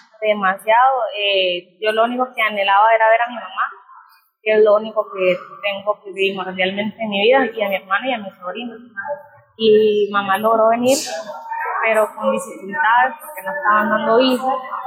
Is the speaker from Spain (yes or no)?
no; Nicaragua; now in Costa Rica; Yo he sufrido mucho xenofobia por ser, digamos, por mi hablado, porque soy nicaragüense y yo me siento muy orgullosa, muy orgullosa, la verdad.